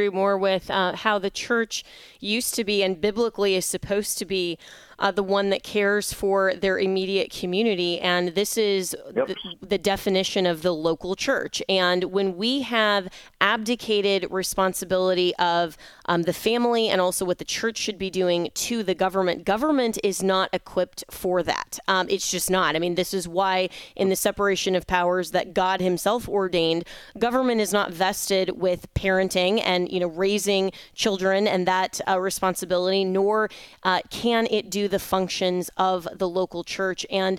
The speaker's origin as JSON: {"language": "English", "region": "Florida", "country": "United States", "said": "my home state governor, Ron DeSantis"}